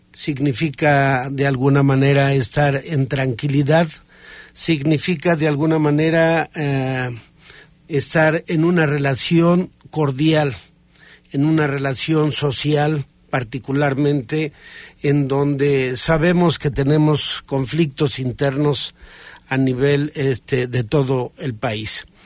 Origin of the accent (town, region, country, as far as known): Mexico